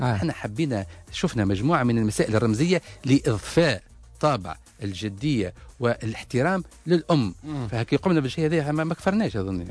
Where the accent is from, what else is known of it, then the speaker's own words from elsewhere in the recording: Tunisia; أنا تونسي